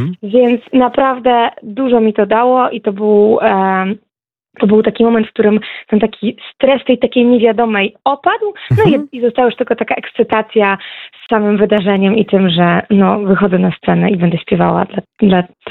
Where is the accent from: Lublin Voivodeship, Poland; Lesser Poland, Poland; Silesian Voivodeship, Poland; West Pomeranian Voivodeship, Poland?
Lublin Voivodeship, Poland; Lublin; Ja jestem wasza, lublinianka.